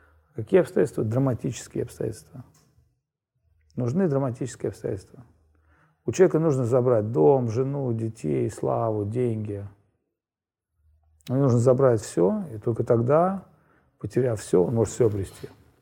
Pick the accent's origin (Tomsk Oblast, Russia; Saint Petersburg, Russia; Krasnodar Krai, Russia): Saint Petersburg, Russia; спросили, ты откуда? Я говорю, из Питера.